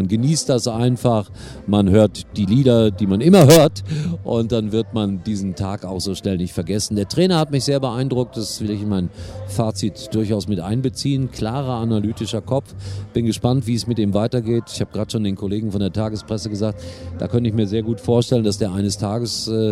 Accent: Gelsenkirchen, North Rhine-Westphalia, Germany; ich komme aus Schalke

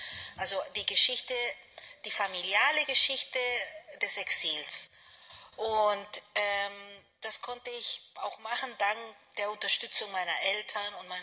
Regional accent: Tübingen, Baden-Württemberg, Germany; also born or lived in Belgium; Ich bin Soziologin von Beruf und habe meine Kindheit in Deutschland als Exilkind verbracht. Ich habe 10 Jahre in Tübingen gelebt, ein Jahr auch in Belgien.

